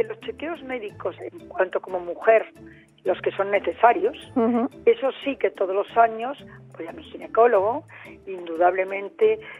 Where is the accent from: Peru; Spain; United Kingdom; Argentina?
Spain; como buena española